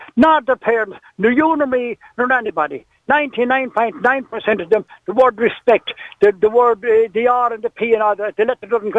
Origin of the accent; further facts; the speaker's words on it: Connacht, Ireland; accent: Galway; excuse me, my good Galway accent.